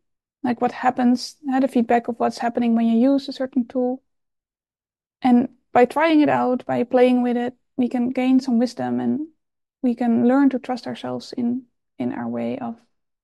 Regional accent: Netherlands; English is a second language; I used to bike to school when I was living back in the Netherlands. I was growing up in the Netherlands, and there was a lot of rain.

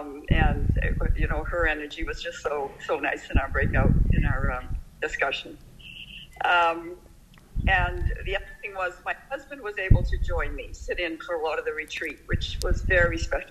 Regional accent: Calgary, Alberta, Canada; I'm from Calgary.

